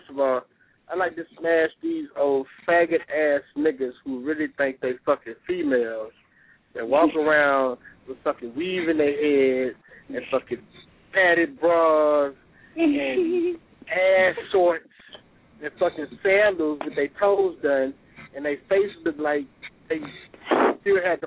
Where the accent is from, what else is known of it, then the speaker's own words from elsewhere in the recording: Texas, United States; I mean, I grew up in Fifth Ward, man, so it's been a million of them, man.